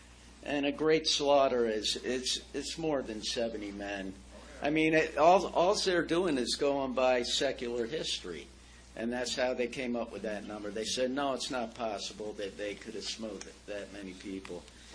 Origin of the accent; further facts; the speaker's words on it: Chicago, Illinois, United States; Well, I'm from Chicago.